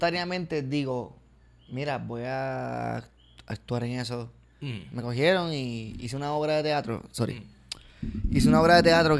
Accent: San Juan, Puerto Rico; Yo soy de San Juan de Puerto Nuevo.

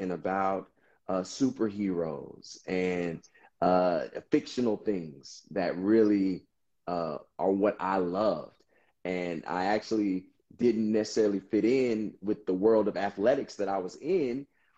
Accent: Austin, Texas, United States; I'm a diehard, you know, native Texan, proud of my state.

